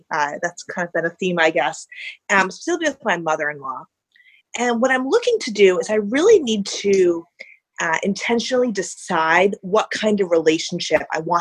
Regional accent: United States; And the reason they don't like me is because I'm American.

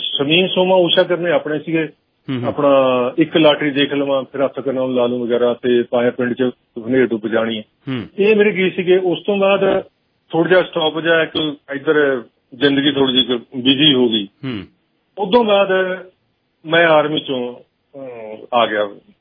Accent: Ghumana, Punjab, India; ਮੇਰਾ ਪਿੰਡ ਰਾਜਪੁਰਾ

